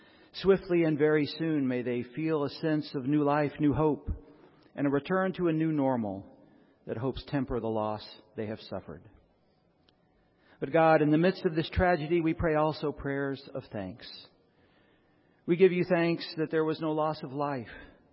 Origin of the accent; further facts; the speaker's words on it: Dallas, Texas, United States; I grew up in Preston Hollow and used to ride my bike to get baseball cards at the 7-Eleven right there at Preston Royal.